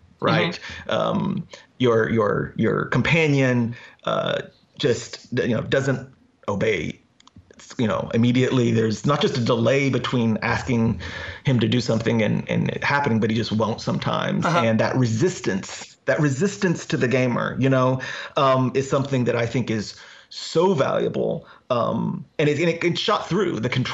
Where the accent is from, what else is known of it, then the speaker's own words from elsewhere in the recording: the South, United States; I'm from the South, but not really a part of gun culture in my family or anything.